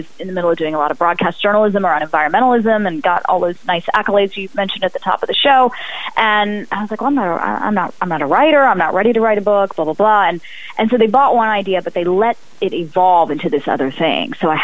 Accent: North Carolina, United States; You know, we have a southern connection. I grew up in North Carolina.

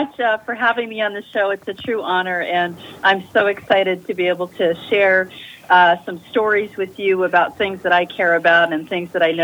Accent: Colorado, United States; also born or lived in Florida; And I grew up in Colorado and absolutely love the mountains, and I love living here outside of Boulder.

